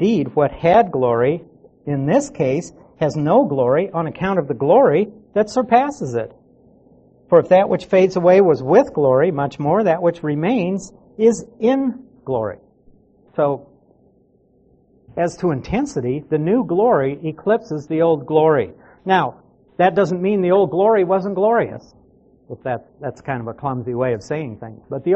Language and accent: English; Nebraska, United States; Now, you all know I came from Nebraska. And I lived in Nebraska. I lived clear out on a farm in the boonies.